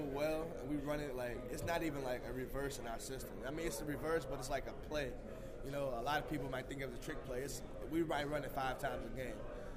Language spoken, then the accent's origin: English; St. Louis, Missouri, United States; You know, my hometown in front of a BCS opponent